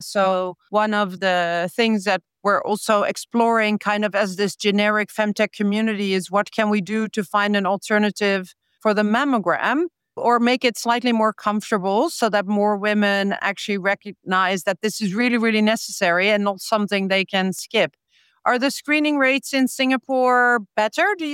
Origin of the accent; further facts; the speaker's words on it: Netherlands; I come from the Netherlands. We are always kind of seen to be pretty tough.